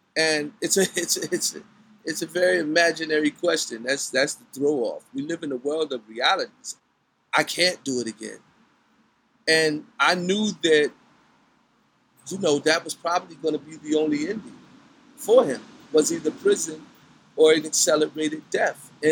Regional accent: Piscataway, New Jersey, United States; also born or lived in New Brunswick, New Jersey; so I was born in New Brunswick, but my eyes opened to Piscataway, you know, very quickly. It was a nice, pristine suburban space.

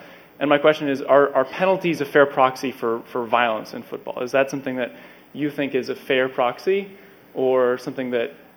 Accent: Pittsburgh, Pennsylvania, United States; now in New York, United States; I'm from New York right now, but originally Pittsburgh.

